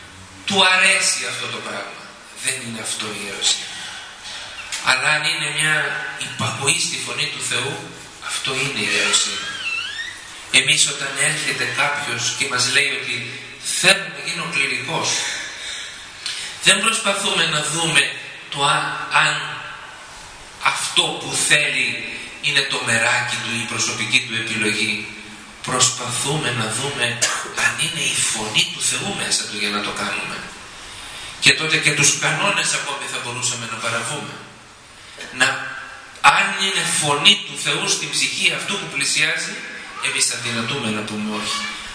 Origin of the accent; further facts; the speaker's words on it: Greece; born there; Δεν διαλέξαμε εμείς το ότι γεννηθήκαμε εδώ στην Ελλάδα και από φυσικό μας έρχεται το να έχουμε τη σχέση με την Εκκλησία.